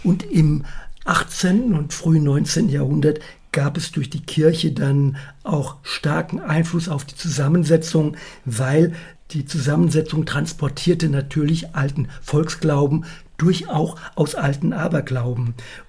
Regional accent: Ingelheim, Rhineland-Palatinate, Germany; Also ich komme aus Ingelheim ursprünglich

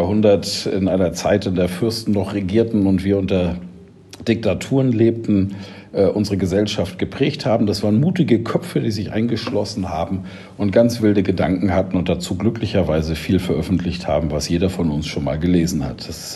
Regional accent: Schleswig-Holstein, Germany; Ich bin in einem Dorf in Schleswig-Holstein groß geworden, als Sohn eines Landwirts.

